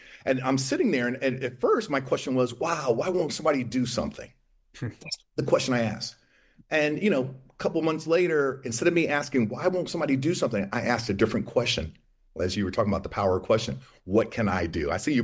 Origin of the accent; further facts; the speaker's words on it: East Coast, United States; I'm from the East Coast.